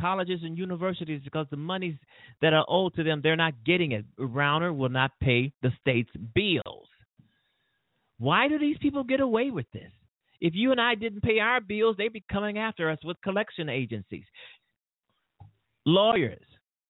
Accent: Chicago, Illinois, United States; it's almost embarrassing to say that I'm from Chicago. But I'm not going to be embarrassed, because I love this city.

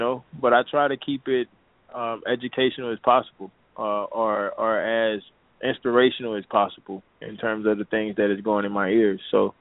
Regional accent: South Bay, Florida, United States; It's a real, real small town. Real, real small town. Probably 3,500 people, maybe.

